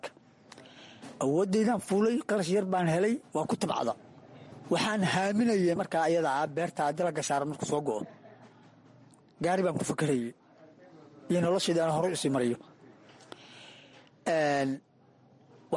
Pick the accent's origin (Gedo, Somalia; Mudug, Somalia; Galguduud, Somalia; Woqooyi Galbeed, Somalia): Galguduud, Somalia; Cawdaab; born there; Waxaan ku dhashay aniga gobolka Galgaduud, khaasatan degmada Cawdaab.